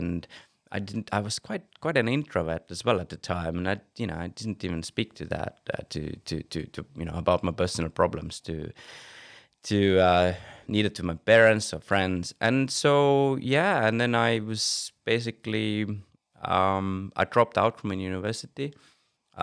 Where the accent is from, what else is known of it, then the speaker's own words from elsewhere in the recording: Pärnu, Pärnu County, Estonia; also born or lived in London; now in Tallinn, Estonia; I still don't consider Tallinn as my hometown. I would say my hometown is Pärnu and London, actually, because I lived in London for so long, you know. And I've lived in London more than I've lived in Tallinn.